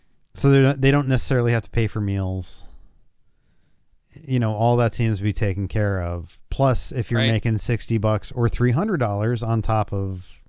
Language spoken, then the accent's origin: English; Little Rock, Arkansas, United States; born there; I was born in Little Rock, Arkansas.